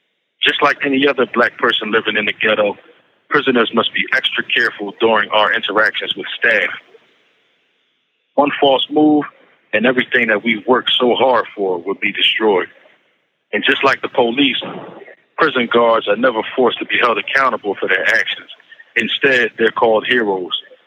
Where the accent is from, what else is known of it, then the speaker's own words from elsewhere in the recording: Philadelphia, Pennsylvania, United States; I'm from Philadelphia.